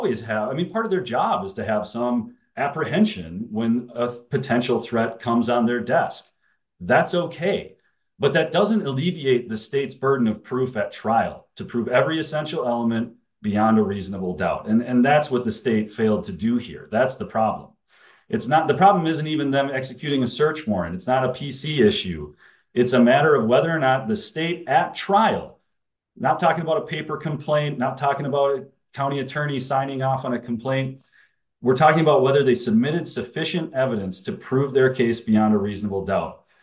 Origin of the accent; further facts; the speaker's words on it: Minneapolis, Minnesota, United States; I don't get to go to MPD in my hometown, Minneapolis, and say, hey, this guy threatened me down in Hastings.